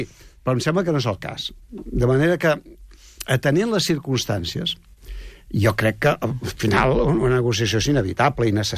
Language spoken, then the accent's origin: Catalan; Catalonia, Spain; El problema de la tercera via no som els catalans, que ho hem dit 150 anys que la volem.